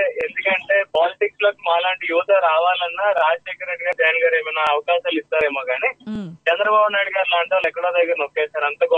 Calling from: Bengaluru, Karnataka, India; నేను బెంగళూరు నుంచి చేస్తున్నాను మేడం.

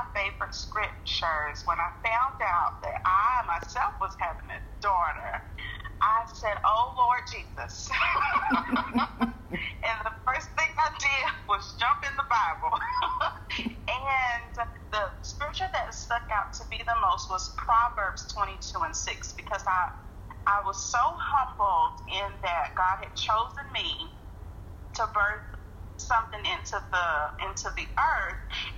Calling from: Sumter, South Carolina, United States; I am calling from Sumter, South Carolina, in the United States of America.

